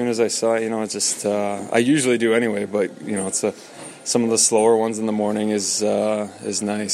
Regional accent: Canada; And as a Canadian hockey player, it's, you know, you have to be a … fan as a Canadian hockey player.

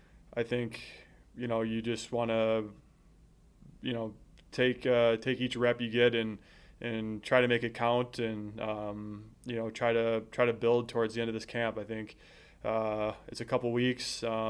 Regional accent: United States; you know, I'm American.

